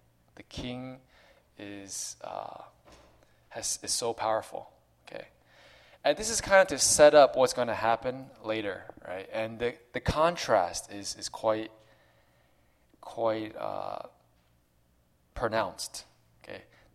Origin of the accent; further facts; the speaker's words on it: New Jersey, United States; When I grew up in New Jersey